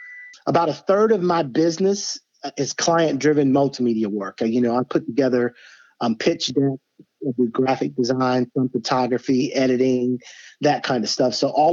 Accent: Augusta, Georgia, United States; growing up in the South and kind of not quite rural, but kind of on the borderline of a rural type community where there's a little bit of shopping centers and stuff like that. But it wasn't like a really big arts town. It was a manufacturing town, you know, the Augusta, Georgia area.

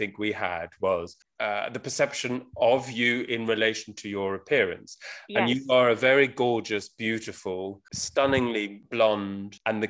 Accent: South Africa; I grew up in South Africa, and it's very straightforward. Everything's very straightforward and direct there.

